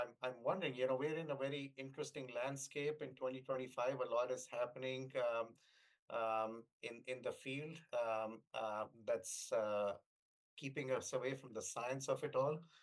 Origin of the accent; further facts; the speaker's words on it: Pakistan; I'm originally from Pakistan, and I was in med school back in the late 90s